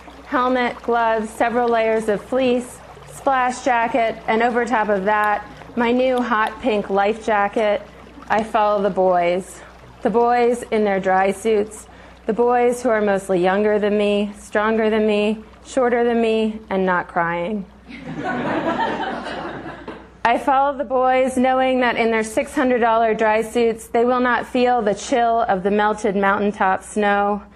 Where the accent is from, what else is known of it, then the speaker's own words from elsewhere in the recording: Philadelphia, Pennsylvania, United States; And as Bob said, I'm from Philadelphia.